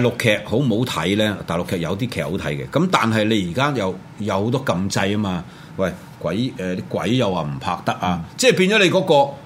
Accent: China; 但係我哋中國人係將個日軍撕開啊嘛，撕爛啊嘛。

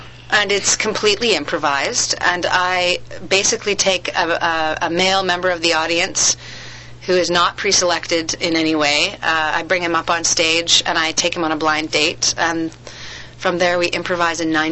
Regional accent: Calgary, Alberta, Canada; now in Toronto, Canada; I felt like I'd hit a glass ceiling in the theater community in Calgary

